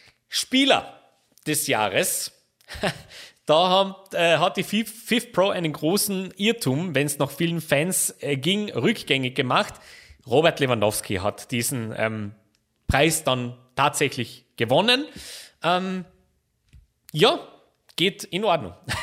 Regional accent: Austria; da können wir als Österreicher schon ein bisschen stolz sein

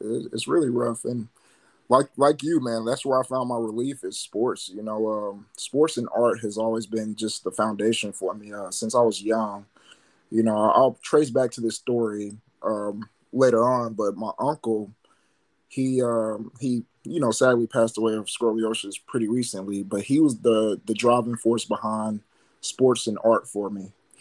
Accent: Gravel Ridge, Arkansas, United States; I'm from Gravel Ridge, Arkansas, small little town in a small state, a small rural state at that.

